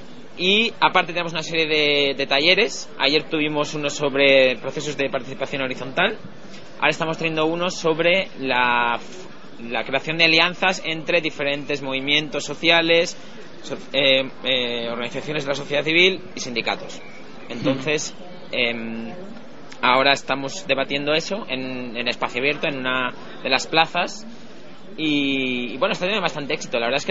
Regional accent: Valencia, Valencian Community, Spain; now in Amsterdam, Netherlands; soy de Valencia pero vivo en Ámsterdam.

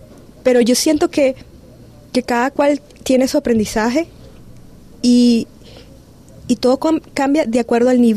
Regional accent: Venezuela; moved away; Yo me presento como latinoamericana. Antes de irme de Venezuela, mucho antes, con el viaje a Latinoamérica, yo aprendí a sentirme como tal, como latinoamericana.

